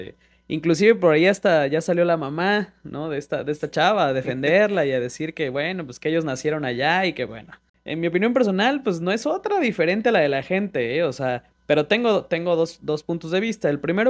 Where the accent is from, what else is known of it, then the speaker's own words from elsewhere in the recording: Mexico; Tal vez no lo queramos reconocer como mexicanos